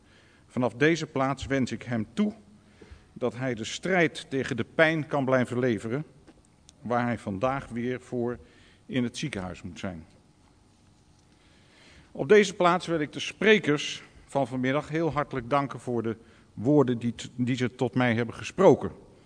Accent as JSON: {"language": "Dutch", "region": "Utrecht", "country": "Netherlands", "tie": "born or raised there", "said": "ook mij als Utrechter, geboren Utrecht, natuurlijk heel erg aanspreekt"}